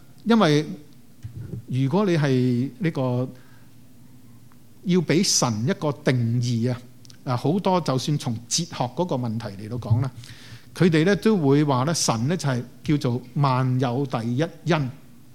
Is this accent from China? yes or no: yes; Guangdong, China; 属性呢就不是我们广东人那个属性